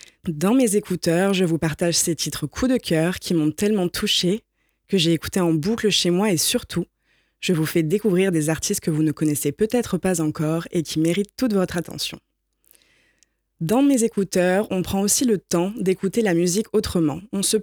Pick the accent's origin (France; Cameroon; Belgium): France; Nîmes, Occitanie; je suis originaire de Nîmes, je suis partie longtemps ailleurs, et me voilà de retour dans ma ville natale avec ses 42 degrés à l'ombre, ses arènes majestueuses, la Maison Carrée, la Feria, les Jardins de la Fontaine, mon ancien lycée Alphonse Daudet